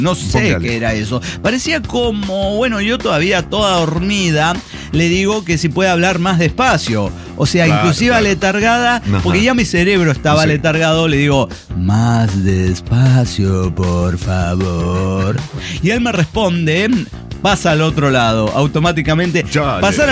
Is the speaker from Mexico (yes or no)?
yes; Mexico; Es porque soy mexicana, me regreso a mi país, no hay ningún problema